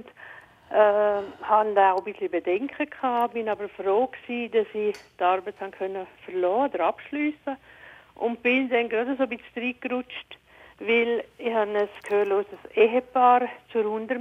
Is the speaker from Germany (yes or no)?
no; Switzerland; Habe ihr geholfen, auch wie man bei uns in der Schweiz dort putzen